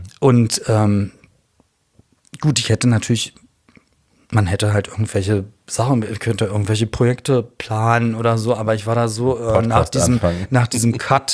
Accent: Berlin, Germany; ich bin gebürtiger Berliner und liebe Berlin total

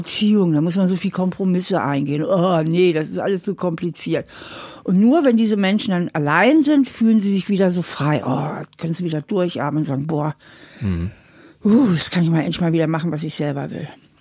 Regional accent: Germany; now in United States; Ich bin ja auch Deutsche

